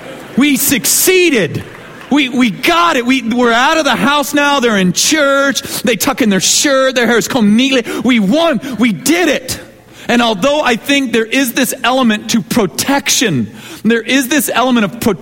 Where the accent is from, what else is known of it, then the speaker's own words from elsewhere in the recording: Seattle, Washington, United States; born there; also born or lived in Sault Ste. Marie, Michigan / Alameda / Texas; I was born in Seattle, Washington. From there, moved to Sault Ste. Marie, Michigan for just 2 years. From there, moved to the San Francisco area, really directly outside of San Francisco in Alameda.